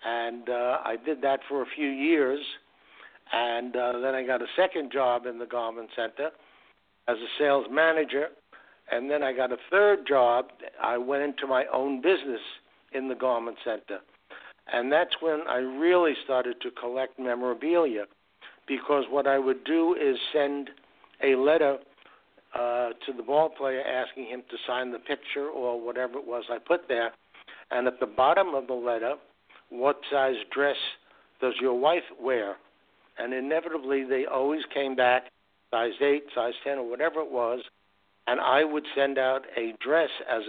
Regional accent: Brooklyn, New York, United States; I was a Brooklyn Dodger fan. I grew up in Brooklyn, New York.

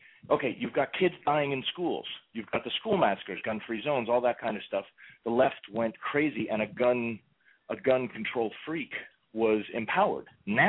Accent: United States; Being American and being conservative.

